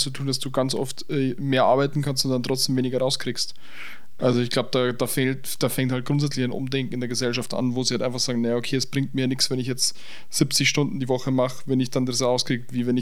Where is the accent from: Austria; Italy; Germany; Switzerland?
Germany; moved away; ich meine, ich bin ja ursprünglich Deutscher hier